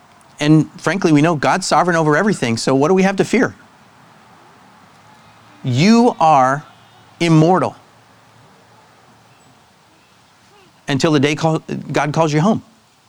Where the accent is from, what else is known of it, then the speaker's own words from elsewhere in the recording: the South, United States; So I grew up in the South, and my dad had an interesting way, like all dads do, of keeping our behavior in line.